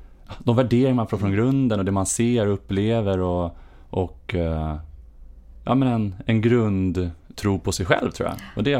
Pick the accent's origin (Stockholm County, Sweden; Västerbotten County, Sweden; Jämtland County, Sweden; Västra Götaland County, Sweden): Stockholm County, Sweden; Botkyrka; born or raised there; also born or lived in Huddinge